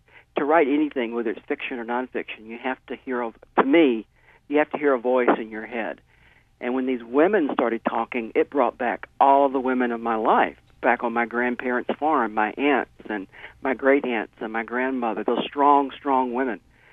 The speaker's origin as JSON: {"language": "English", "region": "Mississippi", "country": "United States", "tie": "born or raised there", "moved": "as an adult", "said": "I grew up in Mississippi as a kind of a closeted gay man, and I made it until I was 29 years old and then just had to escape."}